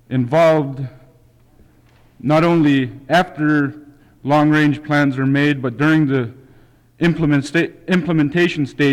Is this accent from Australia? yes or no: no; Hughes, Alaska, United States; and I'm from Hughes.